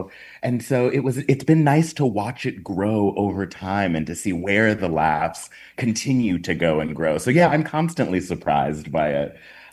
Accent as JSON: {"language": "English", "town": "Stuttgart", "region": "Baden-Württemberg", "country": "Germany", "tie": "born or raised there", "also_born_or_lived": "Wiesbaden / South Florida", "said": "I was born in Wiesbaden, and then my mother moved down to southern Germany, and so lived in both Stuttgart and then with my dad at moments in South Florida. So, yeah, from a lot of places."}